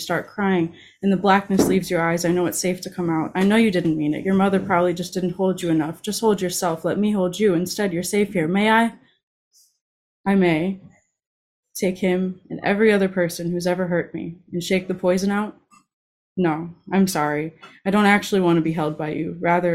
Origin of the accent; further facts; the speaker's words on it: New Orleans, Louisiana, United States; also born or lived in Texas; Obviously, as Liz said, I'm from the American South, New Orleans originally, and then Texas.